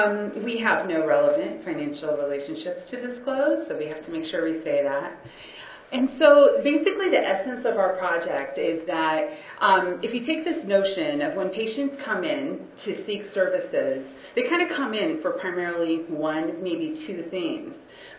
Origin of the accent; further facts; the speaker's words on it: California, United States; I hail from California in the Central Valley. Not sure if everyone is familiar with where Merced County Central Valley is located, but we're right between San Francisco and LA.